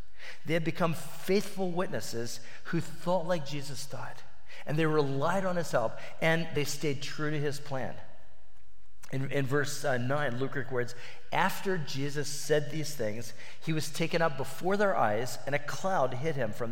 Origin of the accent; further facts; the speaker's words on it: Peru; When I was a young boy growing up in the Peruvian jungle, my parents were missionaries during about 10 years of my life.